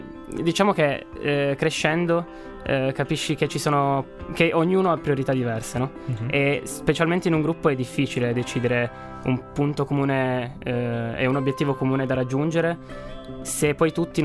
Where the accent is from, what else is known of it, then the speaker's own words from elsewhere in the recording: Turin, Piedmont, Italy; innanzitutto sono di Torino, di Michelino, mm-hmm, in realtà, quindi qua vicino